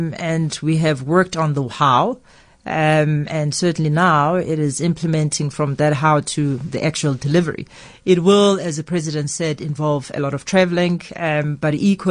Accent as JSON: {"language": "English", "country": "South Africa", "said": "As a South African"}